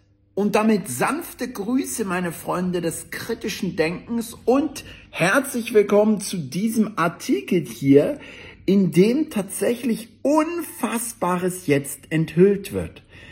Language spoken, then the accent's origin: German; Berlin, Germany; Also ich sage euch eine Sache als Berliner, ne?